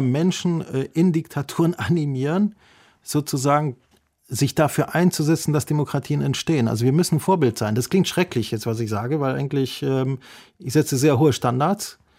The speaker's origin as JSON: {"language": "German", "country": "Iraq", "moved": "yes", "lives_now": "Germany", "said": "Ich bin ja halb Iraker. Mein Vater ist Iraker und ich habe im Irak gelebt. Wir sind aus dem Irak geflüchtet. Wir sind politische Flüchtlinge in Deutschland gewesen."}